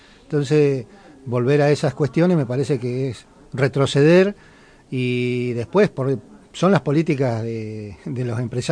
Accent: Argentina; como argentinos

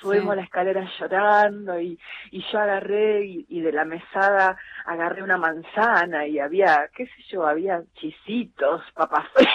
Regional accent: San Nicolás, Buenos Aires Province, Argentina; born there; now in Buenos Aires, Argentina; Yo vivo allá en Buenos Aires, lo que pasa que nací acá en San Nicolás.

